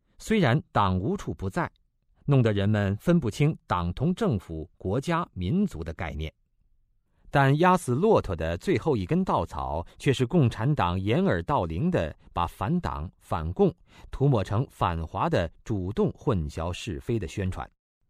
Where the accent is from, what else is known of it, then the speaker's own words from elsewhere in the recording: China; 那为什么我们中国人会有这种丢脸幻想症呢